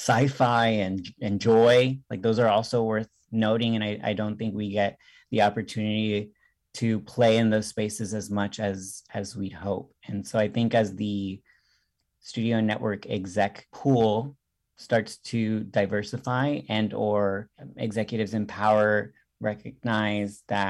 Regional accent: Texas, United States; Growing up in Texas is just like such a unique atmosphere where you breathe

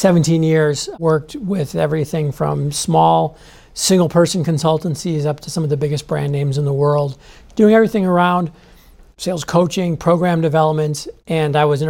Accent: Milwaukee, Wisconsin, United States; I grew up in Milwaukee, so that's a pretty big flex there.

